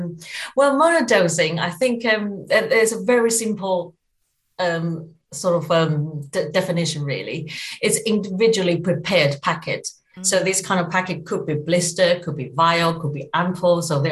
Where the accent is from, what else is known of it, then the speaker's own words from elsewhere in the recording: Taiwan; Well, it's interesting because I was originally from Taiwan.